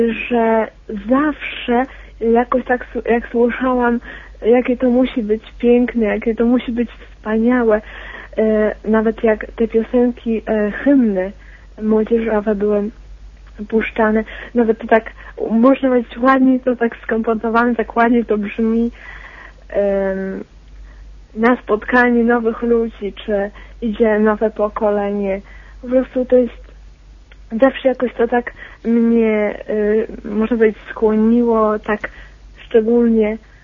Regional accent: Bielsk Podlaski, Podlaskie Voivodeship, Poland; Ja jestem … z Bielska-Podlaskiego.

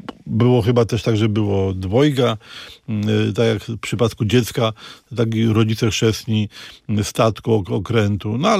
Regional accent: Łódź Voivodeship, Poland; ja pochodzę tam z ziemi rawskiej i tam też się mówi kumoter

